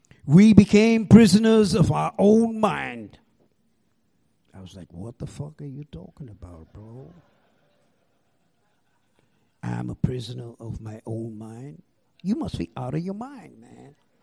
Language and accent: English; Mumbai, Maharashtra, India; born there; And you heard my accent, right? I'm going to break it to you. I was born in Bombay in 1954. Now, if you don't know where Bombay is, it's on the west coast of India.